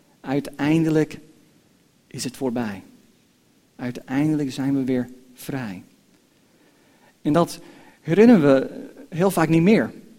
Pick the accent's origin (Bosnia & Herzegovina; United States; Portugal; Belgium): United States; Dutch is a second language; moved away as an adult; now in Netherlands; we zijn opgegroeid in Amerika. En we zijn hier al 13 jaar als een gezin. We hebben ook een tweeling die ook hier geboren is. Maar mijn vrouw en ik zijn echt Amerikanen.